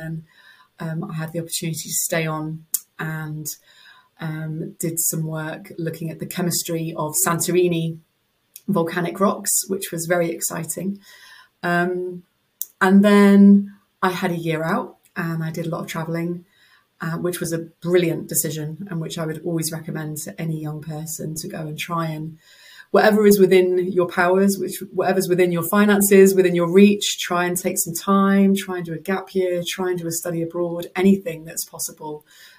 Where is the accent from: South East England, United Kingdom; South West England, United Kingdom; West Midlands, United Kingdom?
South West England, United Kingdom; because I'm Cornish. So the idea of going anywhere far from the sea just was very upsetting to me.